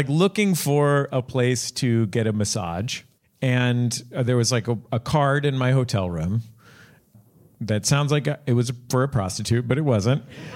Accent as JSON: {"language": "English", "town": "San Francisco", "region": "California", "country": "United States", "said": "I'm excited to be here, both because I'm from San Francisco"}